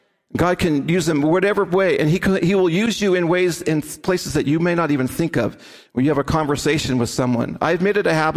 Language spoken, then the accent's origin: English; United States; And she's from the Philippines. I'm from the United States. We met in Cambodia.